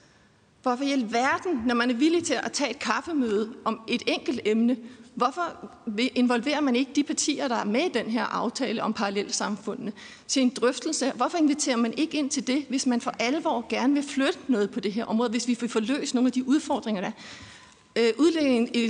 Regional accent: Aarhus, Central Denmark Region, Denmark; i Aarhus, hvor jeg kommer fra, hvor vi er udfordret med det

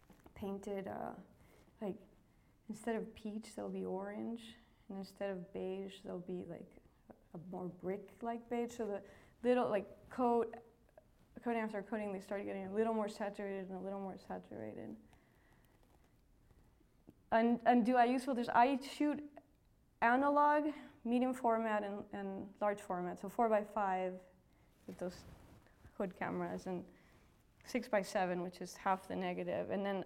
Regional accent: Mexico; I grew up in Mexico, maybe, I don't know, maybe, like, we're a little more strident than some other places.

